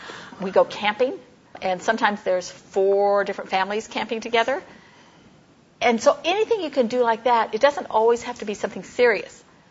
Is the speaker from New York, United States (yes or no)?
no; California, United States; I was from California.